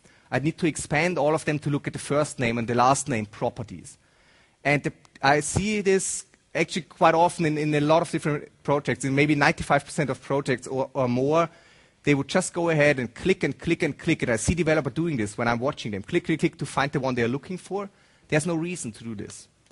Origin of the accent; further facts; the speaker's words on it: Austria; now in Germany; So, and I'm from Austria, but moved to Germany quite a while ago, and so I'm way too used to this now.